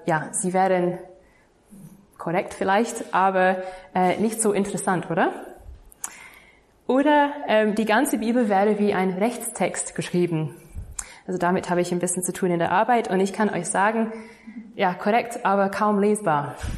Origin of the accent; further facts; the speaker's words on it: Bavaria, Germany; also ich komme aus Bayern